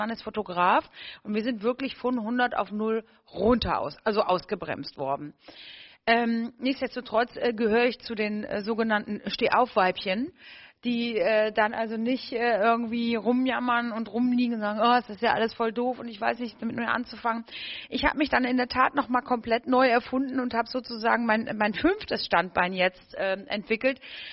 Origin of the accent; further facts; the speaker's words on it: North Rhine-Westphalia, Germany; born there; Also ich bin ja gebürtig aus Nordrhein-Westfalen.